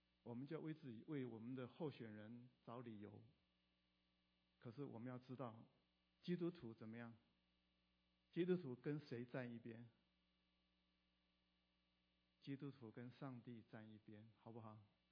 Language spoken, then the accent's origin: Chinese; China; 我们中国人也有这个毛病